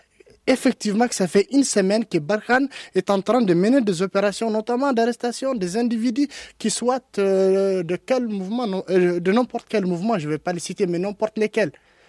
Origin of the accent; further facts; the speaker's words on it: Kidal, Mali; D'abord, je suis aussi de Kidal. Je suis né et grandi de Kidal. Je connais bien la région de Kidal.